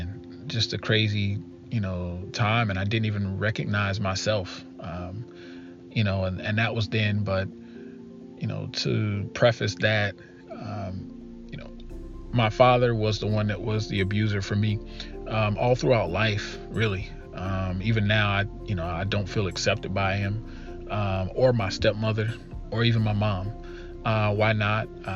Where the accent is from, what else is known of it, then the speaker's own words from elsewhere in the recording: Shelby, North Carolina, United States; I'm originally from Shelby, North Carolina. I'm 27 years old.